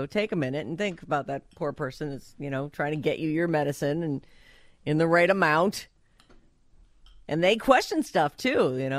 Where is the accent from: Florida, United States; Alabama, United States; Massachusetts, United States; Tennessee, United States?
Massachusetts, United States; Boston; you know I'm originally from Boston. I'm a big Patriots fan.